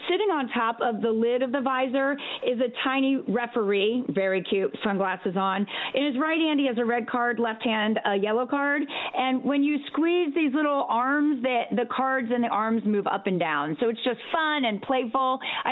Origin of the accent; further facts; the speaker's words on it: Mansfield, Ohio, United States; Listen, I grew up in Mansfield, Ohio. We had all of that great old-fashioned fun, right?